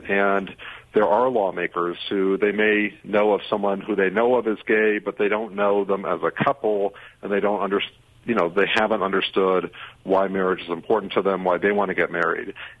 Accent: Missouri, United States; worked on Capitol Hill for Jack Danforth from my home state of Missouri

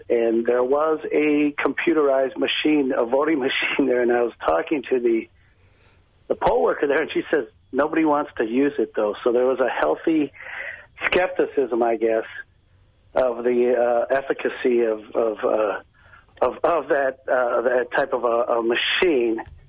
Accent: Racine, Wisconsin, United States; I've been a poll observer in Racine, my hometown.

